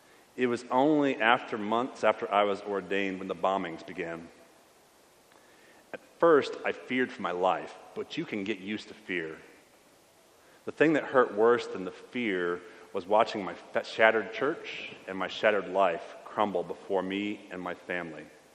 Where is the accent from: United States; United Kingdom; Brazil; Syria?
Syria; Religiously, I was raised in the Greek Orthodox Church of Antioch, which before the war was about 10% of the Syrian population.